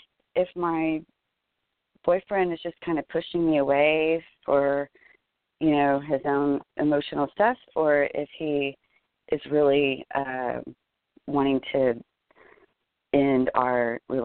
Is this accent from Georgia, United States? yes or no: no; Corpus Christi, Texas, United States; born there; I was born in Corpus Christi, Texas at 6 p.m.